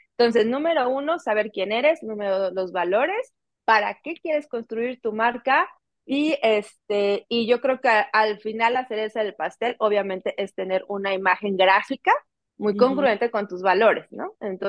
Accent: Mexico; porque soy mexicana.

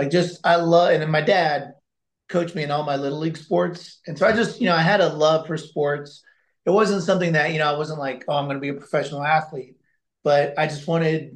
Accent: Columbus, Ohio, United States; moved away as an adult; now in Boca Raton, United States; I'm originally from Columbus, Ohio

